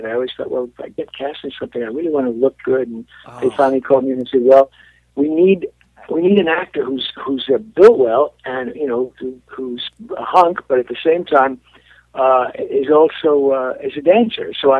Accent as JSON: {"language": "English", "town": "Brooklyn", "region": "New York", "country": "United States", "said": "You know, I'm a kid from Brooklyn, and there wasn't a hell of a lot of adventure there."}